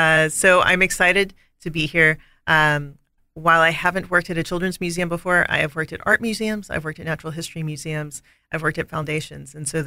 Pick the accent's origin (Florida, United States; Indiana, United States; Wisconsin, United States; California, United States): Florida, United States; Pensacola; also born or lived in Atlanta; So I grew up in Pensacola, Florida